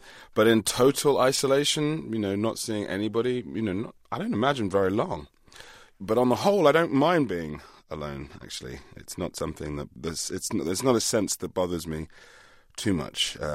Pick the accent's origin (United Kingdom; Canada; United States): United Kingdom; Forest Gate, London; No, I grew up in Forest Gate, which was a pretty mixed community then, quite mixed, I suppose, white and Indian and some black, but mostly white and Indian, and these days mostly Indian.